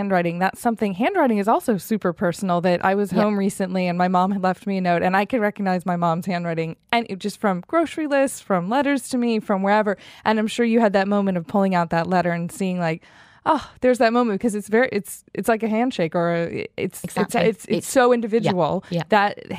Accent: United States; I'm American

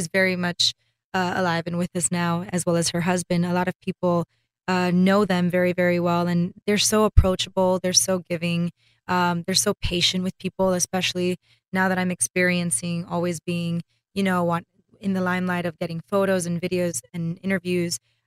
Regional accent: Miami, Florida, United States; now in New York, United States; I'm originally from Miami, Florida. I live in New York now, but growing up, she was such an inspiration to me, to my mother.

